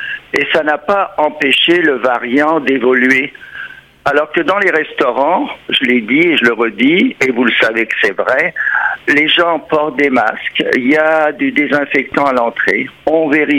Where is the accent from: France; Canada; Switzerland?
Canada; Quebec; Il va y avoir des dizaines de restaurants ou des centaines de restaurants à travers chez nous au Québec